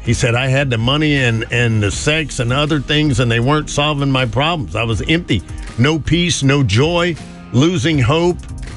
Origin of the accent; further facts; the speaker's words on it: Southern United States, United States; I'm a Southerner. To me, squash is yellow.